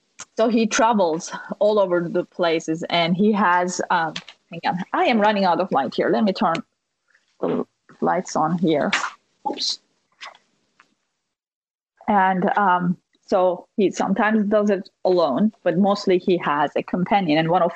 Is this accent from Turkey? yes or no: yes; Turkey; because we grew up in Turkey believing that the Christianity was this Western invention, evil, whatnot.